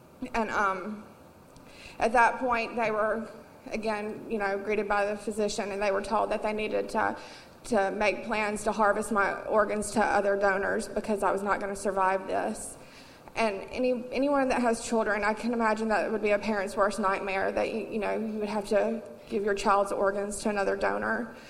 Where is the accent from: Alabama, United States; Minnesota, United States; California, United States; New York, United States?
Alabama, United States; Birmingham; I'm 32 years old. I'm from Birmingham, Alabama, and I had amazing Christian parents who had me in church all the time